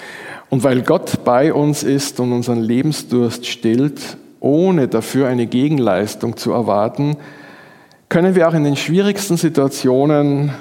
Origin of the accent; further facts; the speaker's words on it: Graz, Styria, Austria; Bei uns in Graz im Stadtpark gibt es einen ganz tollen Springbrunnen.